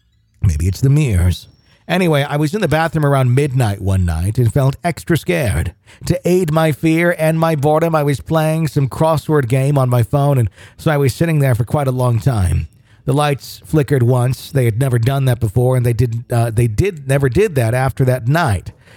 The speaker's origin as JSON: {"language": "English", "region": "California", "country": "United States", "said": "So I'm from California."}